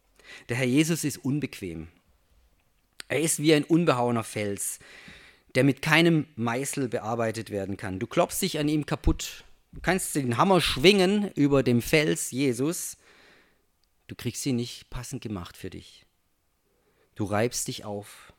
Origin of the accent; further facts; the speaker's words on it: Baden-Württemberg, Germany; bin ja Schwabe, ne?